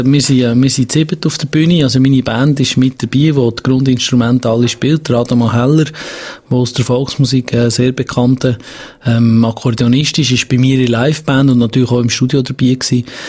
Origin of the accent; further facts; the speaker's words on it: Brienz, Bern, Switzerland; Ich komme von Prinz, ja genau.